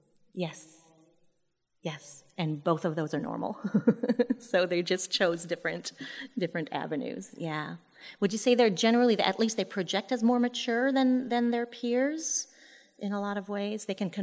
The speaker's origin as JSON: {"language": "English", "country": "France", "tie": "born or raised there", "said": "I was born and raised in France."}